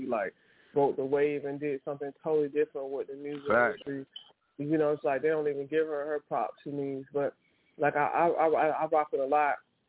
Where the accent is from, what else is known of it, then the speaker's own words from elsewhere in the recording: East Coast, United States; Baby growing up in the East Coast, very East Coast affiliated.